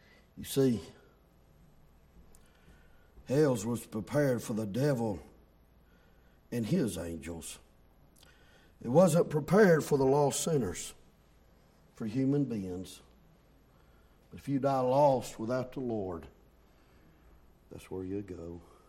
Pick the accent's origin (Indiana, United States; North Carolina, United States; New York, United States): North Carolina, United States; Mount Airy; I was 8 years old. I was born and raised there in Mount Airy, North Carolina.